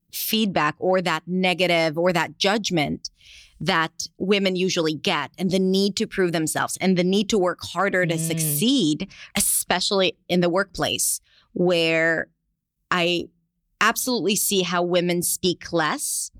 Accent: Israel; accent: Israeli; English is a second language; now in United States; moved to the U.S., and I had a very distinct Israeli accent.

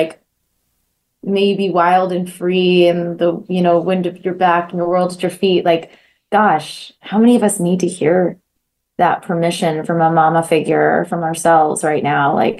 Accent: Boston, Massachusetts, United States; now in Los Angeles, United States; I love the grounded, you know, East Coastness. I living in LA, I sometimes miss the just directness of that.

